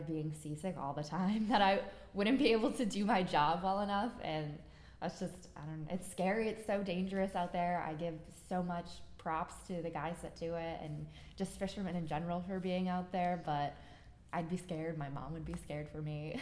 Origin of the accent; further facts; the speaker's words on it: Fitchburg, Massachusetts, United States; born there; I was born in Fitchburg, Massachusetts in 1994.